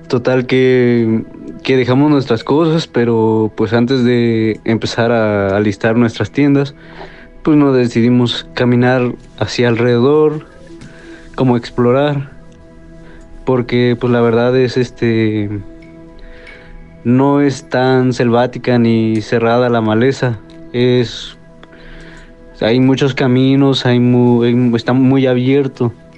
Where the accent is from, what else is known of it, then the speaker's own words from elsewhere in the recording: Teziutlán, Puebla, Mexico; Nosotros somos de Teciutlán, Puebla, que delimita muy cerca de Veracruz.